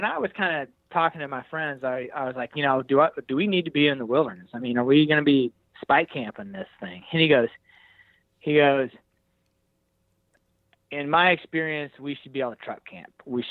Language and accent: English; Hays, Kansas, United States; I'm a flatlander from Hays, Kansas